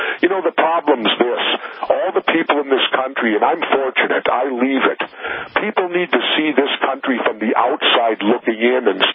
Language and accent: English; United States; I, as an American, as a veteran, am embarrassed